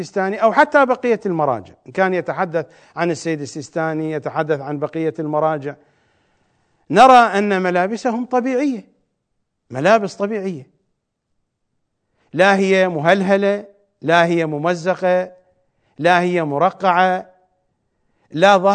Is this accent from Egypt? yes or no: no; Iraq; accent: Iraqi; يعني شخص يلبس صاية، الصاية في لهجتنا العراقية وهي كلمة جاء بها من اللغة الفارسية